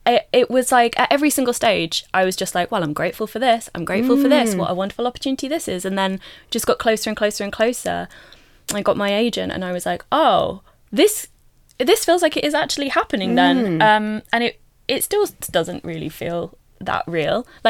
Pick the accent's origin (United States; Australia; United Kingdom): United Kingdom; Bishop's Stortford, East of England; I grew up in Hertfordshire, in mm-hmm. Bishop Stortford.